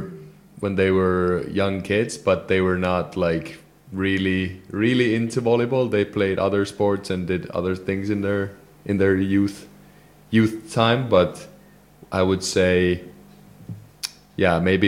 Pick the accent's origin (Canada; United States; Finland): Finland; English is a second language; I'm from the west part of Finland